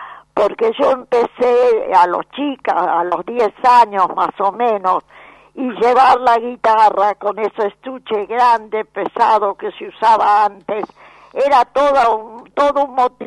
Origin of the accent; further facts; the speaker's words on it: Colonia Barón, La Pampa, Argentina; yo nací en un pueblito de La Pampa, entonces era gobernación, todavía no era provincia. Y mi pueblo se llama Colonia Barón.